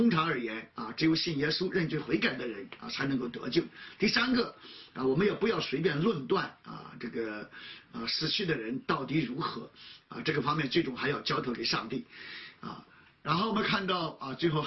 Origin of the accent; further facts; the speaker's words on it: Shandong, China; 我们山东人，我从小的时候我们就祭祖啊。